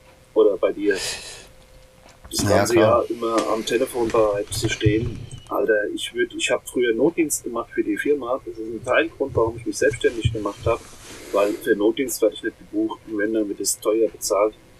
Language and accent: German; Lower Saxony, Germany; Ich komme aus der Jade-Ecke her